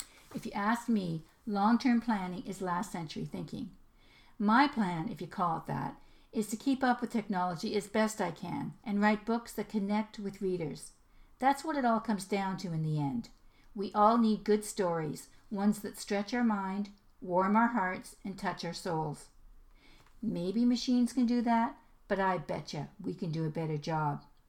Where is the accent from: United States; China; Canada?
Canada; Yes, I am Canadian.